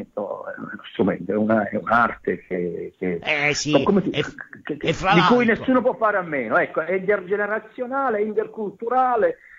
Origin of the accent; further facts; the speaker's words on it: Campomaggiore, Basilicata, Italy; pensavo che Campomaggiore, il mio paesino di 1000 abitanti in Basilicata, fosse un quartiere di una metropoli diffusa